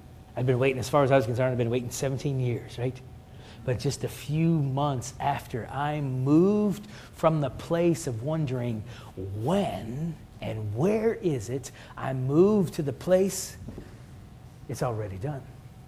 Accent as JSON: {"language": "English", "region": "Oklahoma", "country": "United States", "said": "It doesn't mean a whole lot here, but I'm from Oklahoma, right? Oklahoma's been a state since 1907, right? We have no history."}